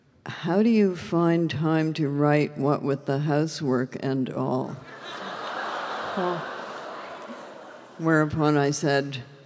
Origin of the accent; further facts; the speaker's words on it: Canada; I'm Canadian, not bad.